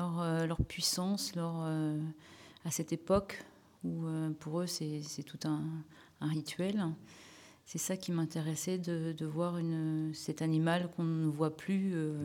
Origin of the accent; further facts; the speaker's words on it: Paris, Île-de-France, France; ce n'est pas ce que je fais tous les jours en tant que parisienne.